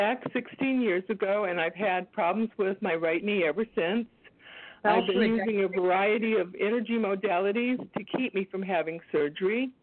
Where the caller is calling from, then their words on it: Texas, United States; Hi there. … I'm from Texas.